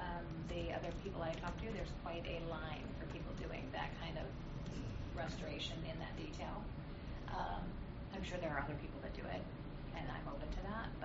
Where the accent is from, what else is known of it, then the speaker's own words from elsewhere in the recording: Seattle, Washington, United States; because I'm from Seattle and I don't live in this house until I get heat.